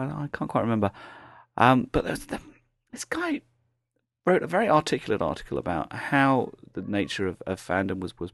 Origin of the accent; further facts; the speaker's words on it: South West England, United Kingdom; I'm from the West Country, from Cornwall and Plymouth